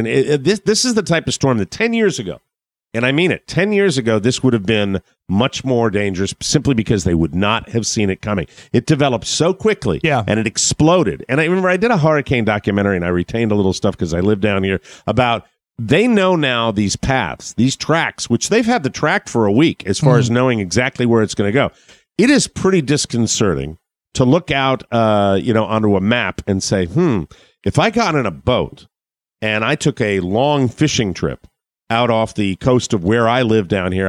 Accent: Florida, United States; please send your thoughts out to the people in the panhandle of my home state because this is massive.

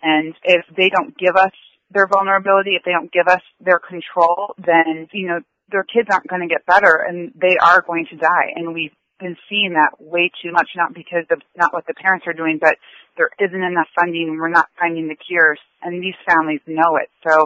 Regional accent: Wisconsin, United States; So I am a nurse currently working at the Pediatric Specialists of Virginia in Falls Church. I'm originally from Wisconsin.

